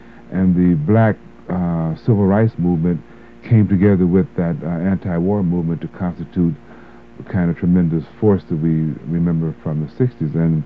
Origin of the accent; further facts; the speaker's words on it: Los Angeles, California, United States; also born or lived in Little Rock, Arkansas; And my family came to California during the Second World War, and we just paused briefly in Oakland, and I actually grew up in Los Angeles, California.